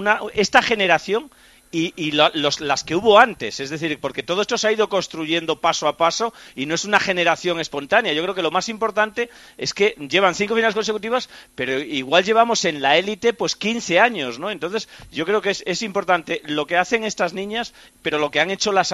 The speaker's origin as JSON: {"language": "Spanish", "region": "Galicia", "country": "Spain", "tie": "born or raised there", "said": "he estado en bodas en mi pueblo, en Galicia"}